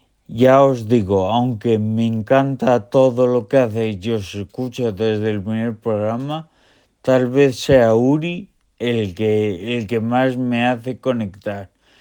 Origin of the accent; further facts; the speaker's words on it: Burgos, Castile and León, Spain; de Burgos.